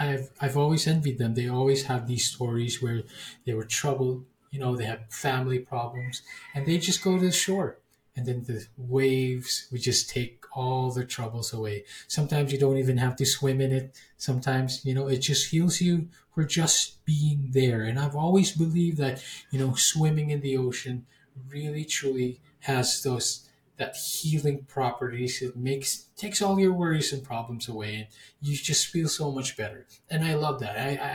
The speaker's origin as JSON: {"language": "English", "country": "Philippines", "said": "I am from the Philippines and we have our fair share of surf locations, surf spots here in the Philippines, in our country, and we love the ocean just as much. I mean, we're practically surrounded by it, basically."}